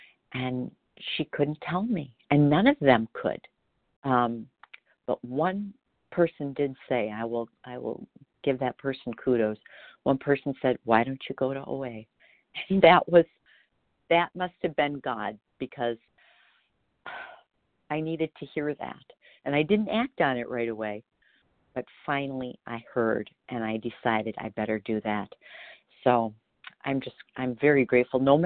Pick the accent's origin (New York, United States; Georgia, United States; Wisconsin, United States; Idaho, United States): Wisconsin, United States; I'm from Wisconsin.